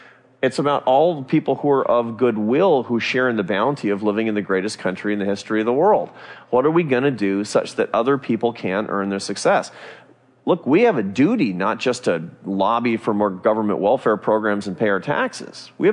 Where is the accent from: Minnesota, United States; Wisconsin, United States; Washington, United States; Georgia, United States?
Washington, United States; Seattle; When I was a kid growing up in Seattle, we were basically poor. We grew up in a poor neighborhood.